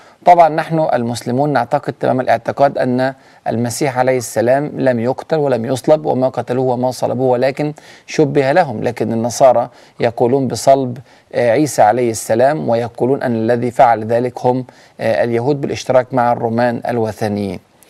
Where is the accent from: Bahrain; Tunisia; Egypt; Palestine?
Palestine; وخاصة في زماننا الآن وعندنا في فلسطين جرح عميق للغاية